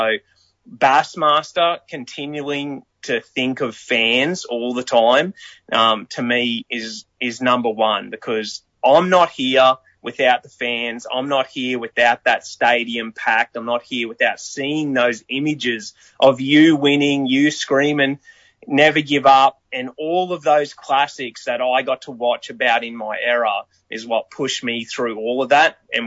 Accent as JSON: {"language": "English", "country": "Australia", "said": "I'm coming from Australia and trying to make it here."}